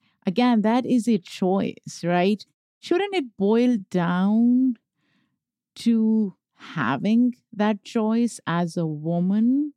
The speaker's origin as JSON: {"language": "English", "country": "Pakistan", "tie": "born or raised there", "said": "Look, I grew up in Pakistan. Keeping your skin light is one of the biggest obsessions."}